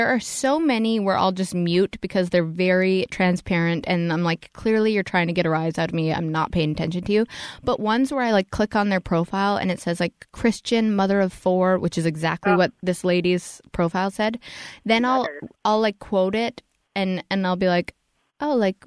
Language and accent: English; Canada; Talking about me being Canadian.